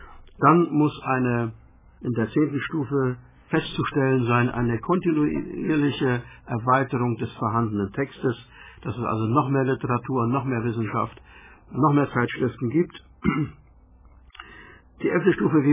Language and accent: German; Mecklenburg-Vorpommern, Germany; Sind wir Mecklenburger sehr stolz